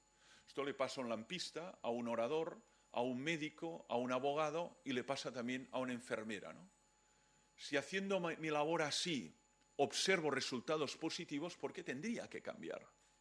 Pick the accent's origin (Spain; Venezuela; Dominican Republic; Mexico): Spain; Barcelona, Catalonia; en la ciudad de Barcelona, que es de donde vengo, ¿no?